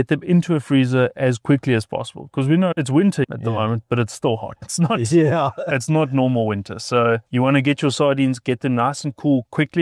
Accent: Gauteng, South Africa; When I was a tiny lighty, we used to come all the way, because I was from Gauteng side.

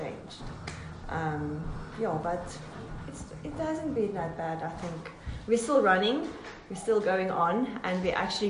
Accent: Cape Town, Western Cape, South Africa; now in Cullinan, South Africa; No, I came from Cape Town

